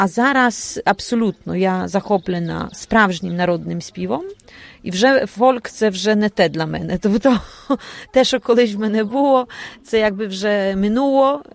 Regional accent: Lemko Region, Poland; now in Lublin, Poland; Я сама з Лемківщини, тобто живу в Любліні вже багато років, але сама з Лемківщини, я лемкиня.

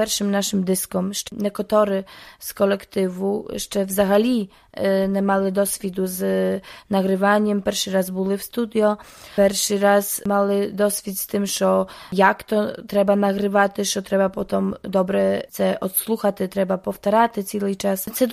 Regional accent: Czeremcha, Podlaskie Voivodeship, Poland; Тому що ми є, більшість колективу є з Черомху, і ми з Черомхи

